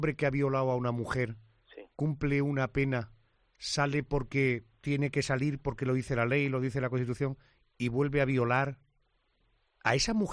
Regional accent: Córdoba, Andalusia, Spain; Ah, fenomenal, yo también soy cordobés.

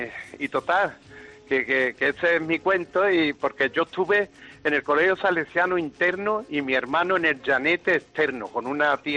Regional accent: Coripe, Andalusia, Spain; yo soy de Coripe, un pueblecito chico pegadito a Morón.

